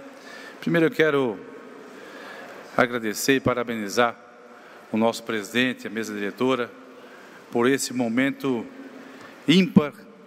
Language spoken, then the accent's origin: Portuguese; Blumenau, Santa Catarina, Brazil; eu nasci em Blumenau, e se eu não falar isso aqui, deputado Minotto, o meu pai vai me puxar a orelha, que moramos aqui por muitos anos.